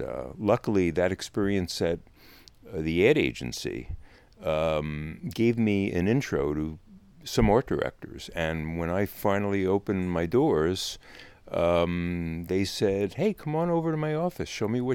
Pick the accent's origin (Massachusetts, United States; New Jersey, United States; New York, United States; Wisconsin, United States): New York, United States; Oceanside; also born or lived in Brooklyn; I was raised out on Long Island, born in Brooklyn, but raised there from 6 months old. South Shore, Oceanside.